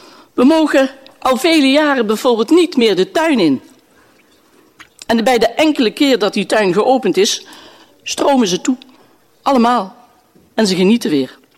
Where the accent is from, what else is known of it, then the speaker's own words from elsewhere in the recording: Eindhoven, North Brabant, Netherlands; Zelf ben ik geboren en getogen in Eindhoven. Vlakbij de TU ben ik geboren en ik heb de ontwikkeling mee mogen maken.